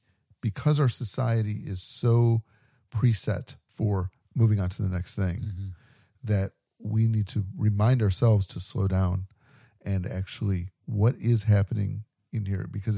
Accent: United States; one thing that Americans, and I'm very American, and I'm definitely guilty of this, is that we rush through stuff like meals.

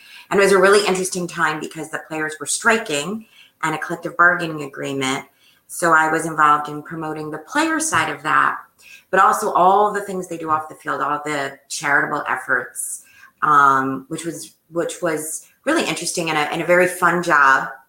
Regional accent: New Jersey, United States; So I grew up in New Jersey, where I still live, although I've been other places in between there

